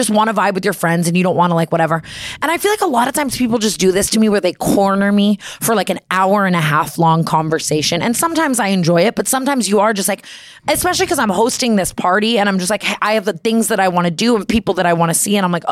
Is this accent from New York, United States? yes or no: no; Las Vegas, Nevada, United States; like I'm from Las Vegas.